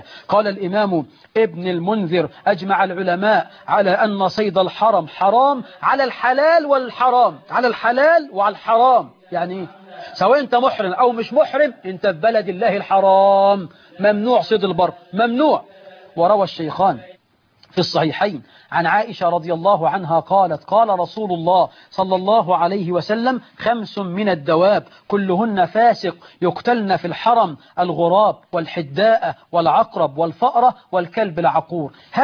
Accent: Egypt; اما لو شوية الحمام دول عندنا في مصر كانوا راحوا من زمان

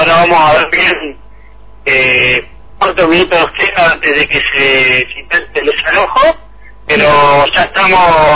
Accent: Luján, Buenos Aires Province, Argentina; yo no soy acá de Tinogasta, vengo de Luján, de Buenos Aires

